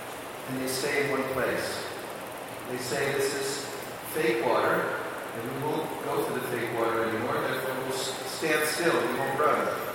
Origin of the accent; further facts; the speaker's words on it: California, United States; I'm from California. And there are deserts also.